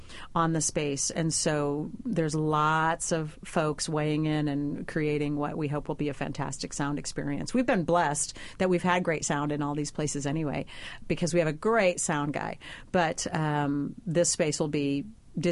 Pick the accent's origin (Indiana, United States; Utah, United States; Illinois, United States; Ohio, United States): Indiana, United States; Indianapolis; And I didn't even really know about this space, and I'm from Indianapolis